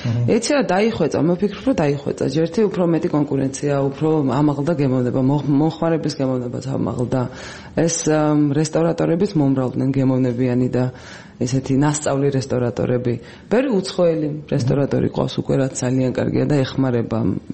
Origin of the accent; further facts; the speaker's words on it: Imereti, Georgia; მე ვამბობ, რადგან იმერელი ვარ, ვამბობ, რომ სამეგრელო დედოფალია და იმერეთი მეფე.